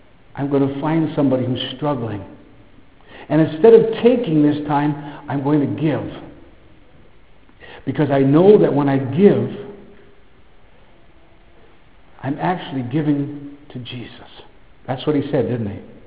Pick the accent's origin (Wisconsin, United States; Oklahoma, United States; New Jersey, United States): Wisconsin, United States; In my time, it was having a Green Bay Packer helmet. I grew up in Wisconsin.